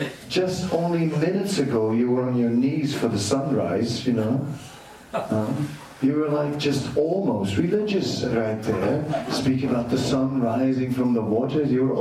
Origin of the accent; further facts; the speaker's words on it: Netherlands; I said, where are you from? He said, from Holland. I said, I'm also from Holland.